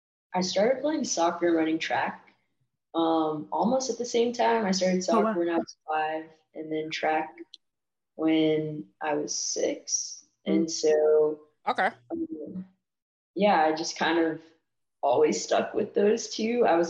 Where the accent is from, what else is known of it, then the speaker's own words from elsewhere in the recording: Hoover, Alabama, United States; I loved it. I think Hoover is like very like typical small town feel.